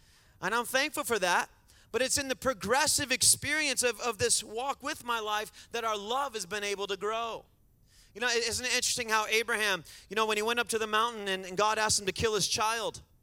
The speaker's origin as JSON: {"language": "English", "region": "Michigan", "country": "United States", "lives_now": "Texas, United States", "said": "And by the way, I'm from Michigan and I talk fast. You haven't figured that out yet. Texas is a little slower."}